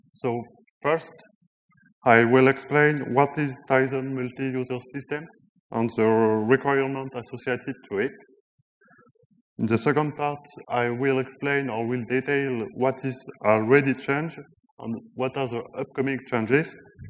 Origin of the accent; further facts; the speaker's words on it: Brittany, France; English is a second language; I come from Brittany in France.